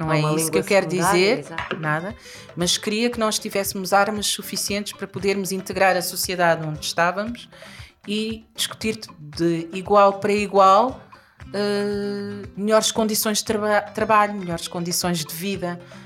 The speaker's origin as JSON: {"language": "Portuguese", "country": "Portugal", "said": "vim de Portugal, da Escola Superior de Educação de Setúbal."}